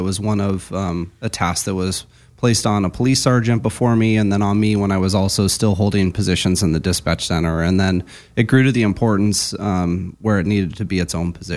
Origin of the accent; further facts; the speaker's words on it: California, United States; I grew up locally here in Southern Orange County. I actually went to Dana Hills High School just down the road.